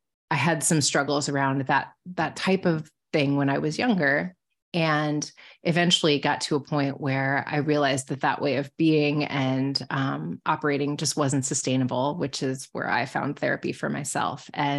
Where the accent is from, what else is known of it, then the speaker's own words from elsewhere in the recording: Omaha, Nebraska, United States; I grew up in Omaha, Nebraska. And when I grew up in Omaha, Nebraska, I was sort of the diversity.